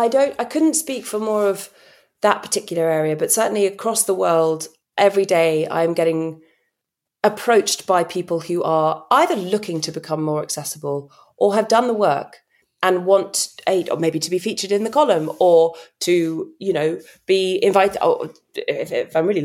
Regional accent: United Kingdom; oh God, I'm too British for this place. I need some sarcasm and dry humor.

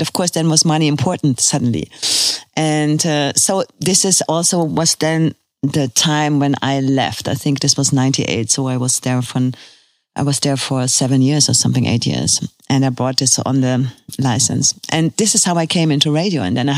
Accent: Cologne, North Rhine-Westphalia, Germany; English is a second language; And I came from Cologne

